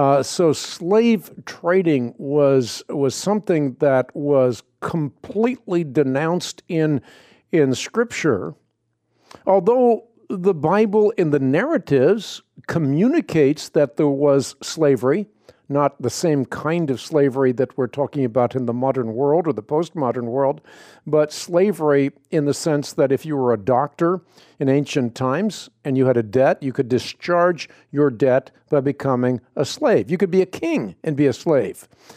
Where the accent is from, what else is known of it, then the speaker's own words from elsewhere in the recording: Toronto, Ontario, Canada; also born or lived in Netherlands; I actually grew up in Canada. We immigrated from Holland to Canada. We're in Toronto, or near Toronto.